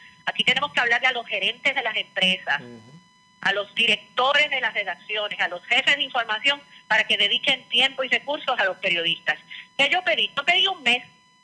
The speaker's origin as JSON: {"language": "Spanish", "country": "Puerto Rico", "said": "porque soy puertorriqueño"}